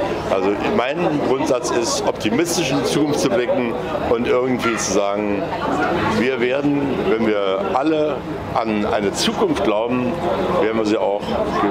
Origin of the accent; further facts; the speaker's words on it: Dessau, Saxony-Anhalt, Germany; Naja, ich komme ja aus Dessau. Ich bin hier sogar irgendwann mal Ehrenbürger geworden.